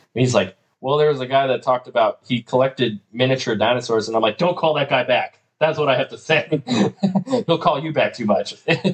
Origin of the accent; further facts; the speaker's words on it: Las Vegas, Nevada, United States; You know, when you live in New York, you know, we're from Vegas, we kind of, you know, we have different ways.